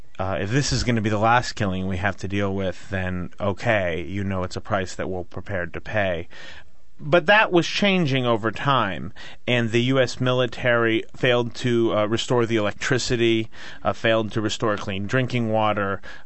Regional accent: San Francisco, California, United States; I mean, I grew up in San Francisco. I can't afford to buy a house in San Francisco.

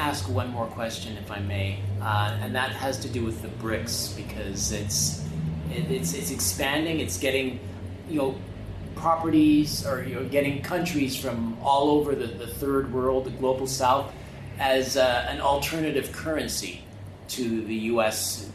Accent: Canada; as a Canadian who's seeking to help you

